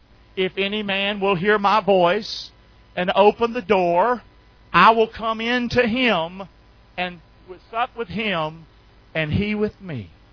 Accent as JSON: {"language": "English", "region": "the South", "country": "United States", "said": "Now, I'm from the South, didn't go to church, didn't know anything about church really"}